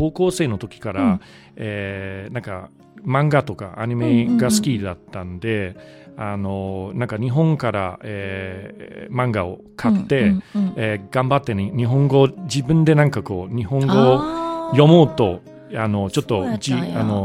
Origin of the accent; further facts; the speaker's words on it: Manchester, North West England, United Kingdom; Japanese is a second language; also born or lived in London; now in Japan; 生まれはロンドンですけど、うんうん、育ちはマンチェスター。